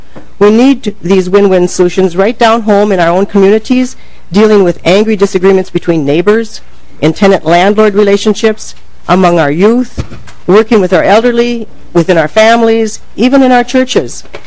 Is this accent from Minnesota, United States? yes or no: yes; Hibbing, Minnesota, United States; in my hometown of Hibbing, one of the city's three wells has dried up